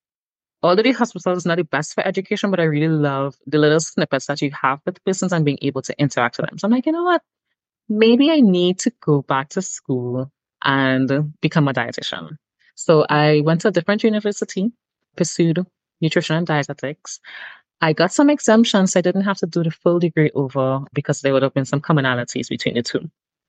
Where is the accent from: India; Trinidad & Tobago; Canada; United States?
Trinidad & Tobago; Well, I am from Trinidad and Tobago, and I still reside in Trinidad and Tobago.